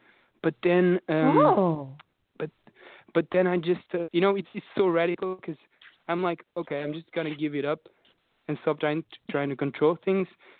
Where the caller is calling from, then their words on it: Portugal; I'm calling from Portugal. That's why I'm using Skype.